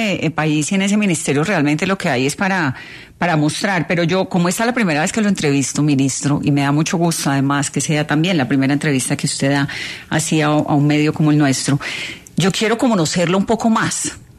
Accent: Colombia; a mí como periodista y como colombiana me deja muchas inquietudes

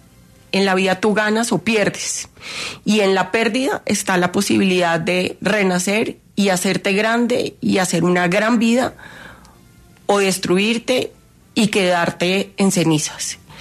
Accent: Colombia; demostramos como colombianos lo que somos

